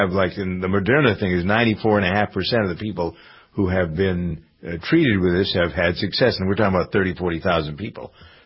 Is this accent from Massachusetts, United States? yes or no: yes; Framingham, Massachusetts, United States; because they're located here, as a matter of fact, in my hometown of Framingham.